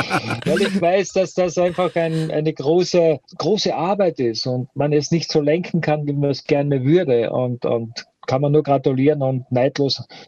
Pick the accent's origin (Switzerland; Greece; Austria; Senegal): Austria; ich bin ein sturer Hundling, so sagt man bei uns in Österreich.